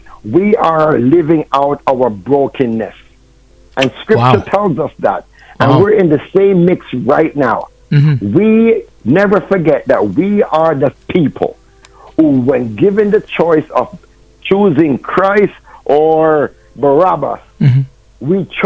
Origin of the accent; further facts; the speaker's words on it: Jamaica; Listen, again, I'm from Jamaica. I was always the smallest and the skinniest guy.